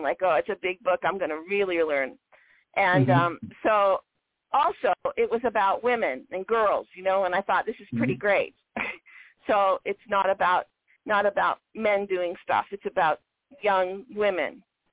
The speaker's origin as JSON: {"language": "English", "town": "Long Beach", "region": "California", "country": "United States", "tie": "born or raised there", "said": "I grew up in Long Beach and I spent most afternoons after school at the library."}